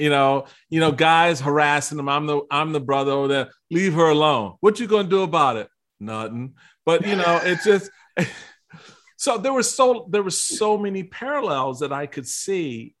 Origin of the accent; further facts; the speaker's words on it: Washington, District of Columbia, United States; I grew up in Washington, D.C., unexposed to a lot of things